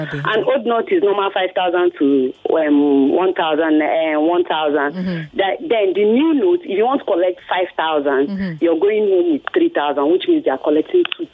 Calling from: Abidjan, Côte d’Ivoire; Okay, I'm calling from Abidjan.

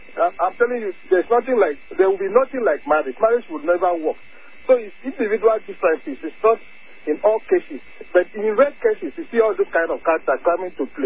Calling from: Lagos, Nigeria; I'm calling from Lagos.

